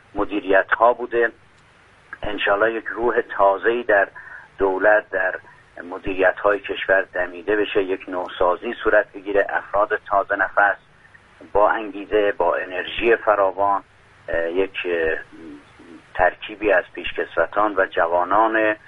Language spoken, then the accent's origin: Persian; Iran; به هر حال ما ایرانی هستیم و یک شونات خاصی برای خودمون قائلیم، یک فرهنگ زیبایی رو داریم